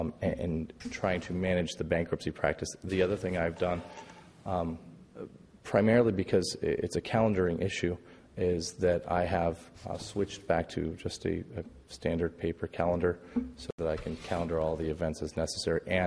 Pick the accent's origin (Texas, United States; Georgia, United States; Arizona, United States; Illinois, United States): Illinois, United States; Chicago; moved away as an adult; now in Toledo, United States; I'm from Chicago, and I thought that I would go back and practice there. I became married, stayed in Toledo.